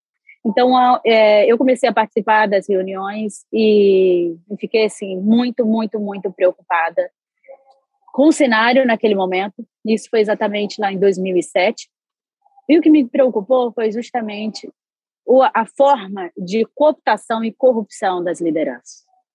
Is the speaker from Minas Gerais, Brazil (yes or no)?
no; Altamira, Pará, Brazil; sou da região do Médio Xingu, em Altamira, no estado do Pará, mais conhecida a região onde foi construída a hidrelétrica de Belo Monte.